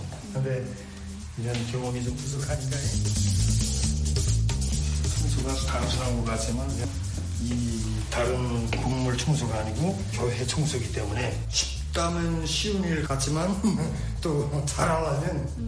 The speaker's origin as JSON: {"language": "Korean", "country": "North Korea", "lives_now": "United States", "said": "북한에서 왔으니까"}